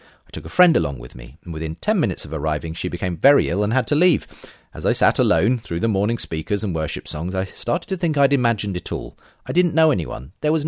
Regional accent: United States; accent: American; The man behind the table noticed my American accent and asked what I was doing in the UK.

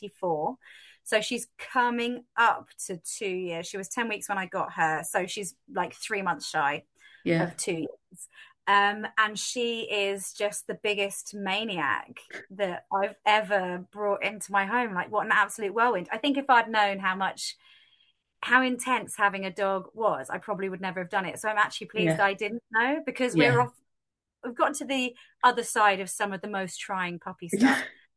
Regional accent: London, United Kingdom; I'm a city girl. I grew up in London.

